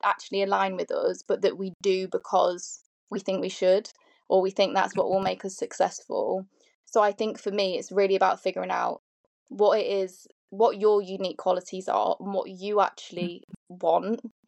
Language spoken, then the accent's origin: English; Lincoln, East Midlands, United Kingdom; It's called the University of Lincoln, and that's where I grew up as well. So it's in my hometown where I grew up. I moved away for a little while. And then I think it made me appreciate my hometown, actually.